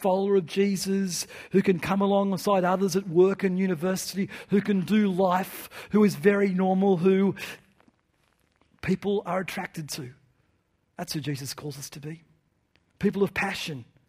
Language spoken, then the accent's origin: English; Newcastle, New South Wales, Australia; now in Melbourne, Australia; I grew up in Newcastle on the coast, 10 minutes from the beach, and I just love to go to the water. When we first moved to Melbourne, it was kind of hot